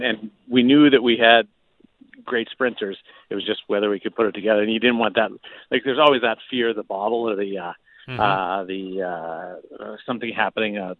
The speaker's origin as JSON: {"language": "English", "country": "Canada", "said": "being a Canadian"}